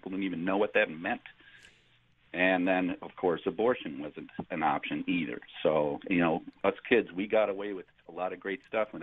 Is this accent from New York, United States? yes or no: yes; Grand Island, New York, United States; I grew up on Grand Island.